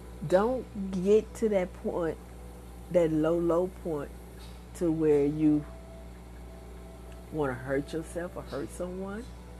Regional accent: Illinois, United States; now in Florida, United States; I grew up in Illinois, but I've been living in Florida for 27 years.

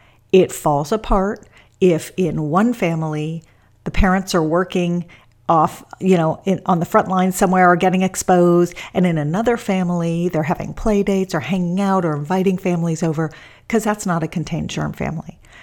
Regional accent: Los Angeles, California, United States; In my hometown of Los Angeles, I am very, very loud about the following fact.

